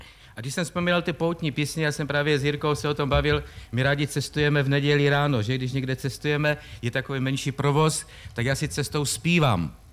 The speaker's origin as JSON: {"language": "Czech", "region": "Moravian-Silesian Region", "country": "Czechia", "accent": "Ostrava", "said": "já ještě doufám, že vám nevadí ten můj ostravský přízvuk. Já se budu snažit mluvit dlouze. U nás na Ostravsku se mluví krátce a stručně."}